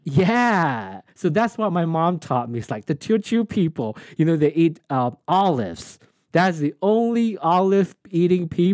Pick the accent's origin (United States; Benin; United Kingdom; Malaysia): Malaysia; also born or lived in Fujian, China; I'm Malaysian Chinese, but both my grandfathers are from a Minnan speaker. They're from Fujian.